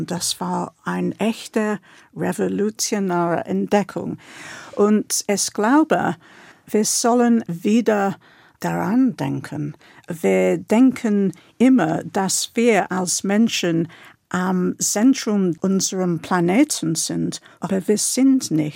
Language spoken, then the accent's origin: German; London, United Kingdom; Aber ich bin in London aufgewachsen und dort kann man die Nachthimmel gar nicht sehen, wegen des Straßenlichts.